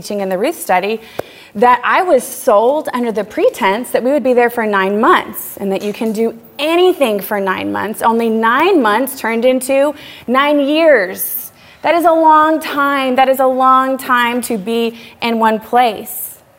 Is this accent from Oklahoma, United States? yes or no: no; Texas, United States; We are Texans, originally from Texas. We grew up there, we met there